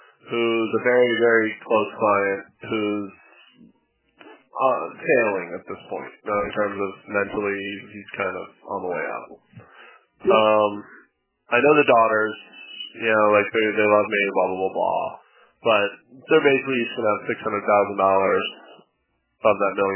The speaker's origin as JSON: {"language": "English", "region": "New York", "country": "United States", "said": "I'm from New York, and Larry's from New York, and Barry's from New York."}